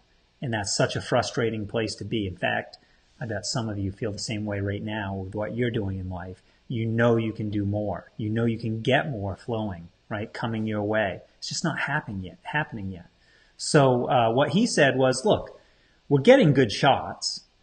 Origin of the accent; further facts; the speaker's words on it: Maine, United States; So I'm from Maine, grew up being a big Celtics fan.